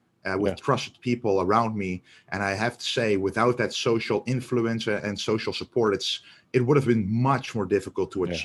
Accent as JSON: {"language": "English", "country": "Netherlands", "said": "because we're both from the Netherlands"}